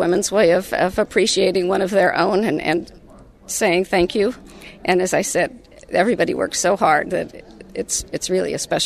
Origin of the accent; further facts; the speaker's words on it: Arizona, United States; Yes, sir. I'm from Southern Arizona. Our ranch is down right on the border with Mexico.